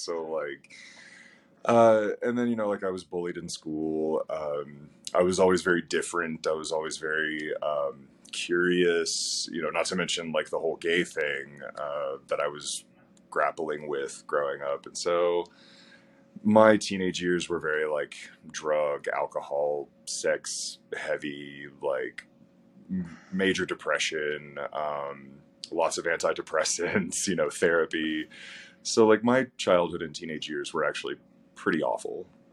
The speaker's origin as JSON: {"language": "English", "region": "Alabama", "country": "United States", "tie": "born or raised there", "also_born_or_lived": "Huntsville", "said": "So I was born in Huntsville, Alabama, and grew up kind of in, like, the Appalachian Mountains at the very north of Alabama. So, like, literally hillbilly."}